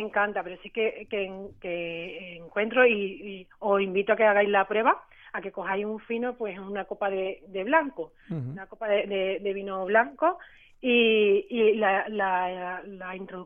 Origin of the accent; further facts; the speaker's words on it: Andalusia, Spain; tomarte un vino pues de nuestra tierra, de aquí de mi tierra